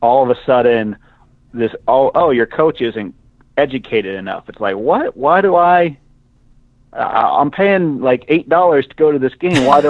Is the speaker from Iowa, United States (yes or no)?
no; Pennsylvania, United States; I'm from Central Pennsylvania, so I knew that City Island was a place.